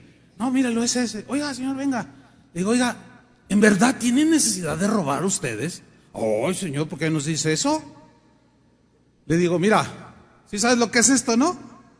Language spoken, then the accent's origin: Spanish; Mexico; hubo un tiempo en que a mí me daba vergüenza decir que era mexicano. Decía, no, soy salvadoreño.